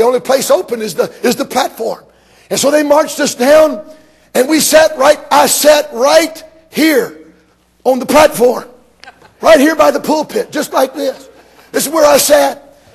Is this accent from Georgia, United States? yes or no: yes; Atlanta, Georgia, United States; I got a tape by a fellow from Atlanta, Georgia, interested me because it was from my hometown.